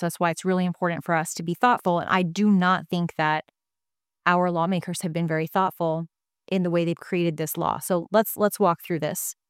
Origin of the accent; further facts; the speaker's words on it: Kansas, United States; I'm from Kansas, so we say the law anytime we're talking about law enforcement or the cops or a sheriff or anything like that.